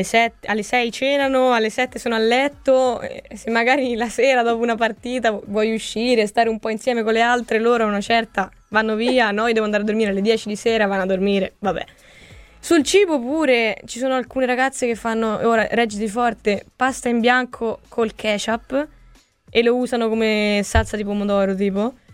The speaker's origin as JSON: {"language": "Italian", "town": "Rome", "region": "Lazio", "country": "Italy", "said": "Sono scontata, vengo da Roma, lo so."}